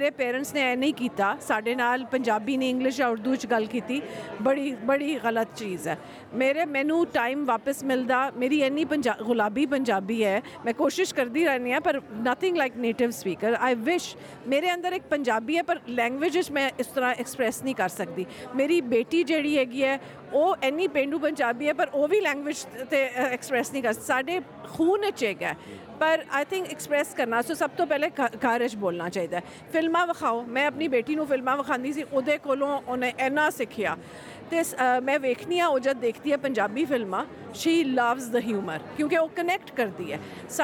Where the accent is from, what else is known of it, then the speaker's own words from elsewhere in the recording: Punjab, Pakistan; now in Australia; ਮੈਂ ਮੁਸਲਮਾਨ ਹਾਂ ਪਰ ਮੈਂ ਆਸਟ੍ਰੇਲੀਅਨ ਵੀ ਹਾਂ, ਅਤੇ ਮੈਂ ਪੰਜਾਬ ਤੋਂ ਹਾਂ, ਪਾਕਿਸਤਾਨ ਤੋਂ ਹਾਂ